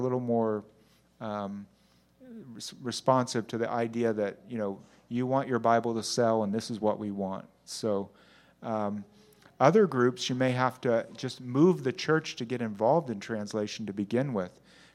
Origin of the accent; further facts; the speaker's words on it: United States; I grew up in a monolingual English community, right? I grew up in America.